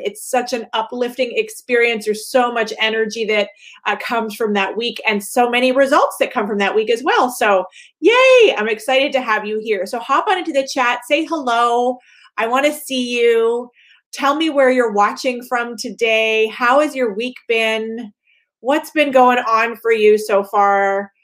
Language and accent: English; Canada; so I'm Canadian. For those of you who might be meeting me for the first time, I live in Canada.